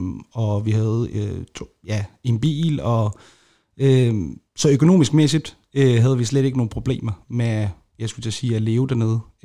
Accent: Aleppo, Aleppo Governorate, Syria; now in Denmark; jeg er en ung syrisk kurder, faktisk fra Aleppo. Jeg er født og opvokset i Aleppo. Og den by, den er jo op på 5,5 millioner mennesker.

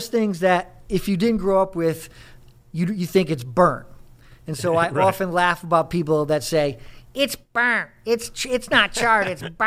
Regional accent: Connecticut, United States; And, you know, me growing up in Connecticut, that's what I was used to.

